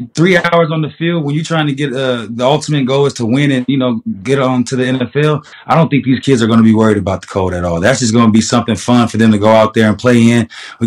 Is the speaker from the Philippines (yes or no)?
no; Denver, Colorado, United States; But Colin, I came from Denver, Colorado. I grew up in Denver.